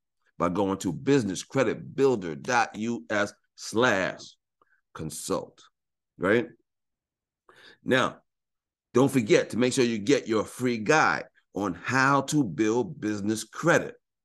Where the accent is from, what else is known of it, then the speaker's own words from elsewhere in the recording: New York, United States; I was born and raised in New York.